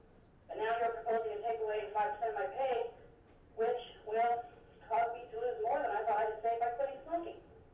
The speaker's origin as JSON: {"language": "English", "region": "Alaska", "country": "United States", "tie": "born or raised there", "said": "I was born in Alaska and I'm a lifelong resident of Alaska."}